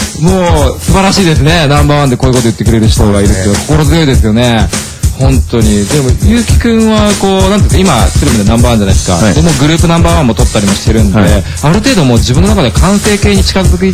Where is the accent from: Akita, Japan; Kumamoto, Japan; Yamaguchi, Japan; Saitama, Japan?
Saitama, Japan; Urawa; 浦和生まれ浦和育ちなんで。